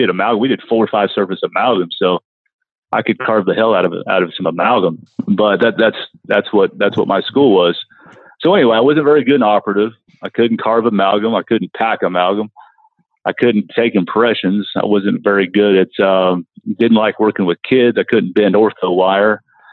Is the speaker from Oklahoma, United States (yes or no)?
yes; Oklahoma, United States; accent: Southern; I practice in Tulsa, Oklahoma, born and raised in Oklahoma. So you guys are probably picking up a little bit of a Southern accent, and that's me, the Asian guy with the Southern accent.